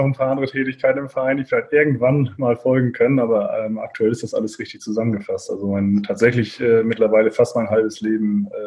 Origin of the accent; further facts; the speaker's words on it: Preetz, Schleswig-Holstein, Germany; born there; Und dann wurde ich in Preetz geboren.